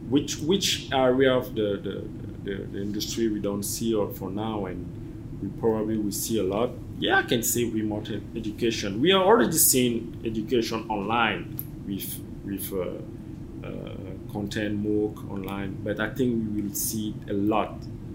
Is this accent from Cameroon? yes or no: yes; Cameroon; born there; You know, I come from Africa. I was born in Cameroon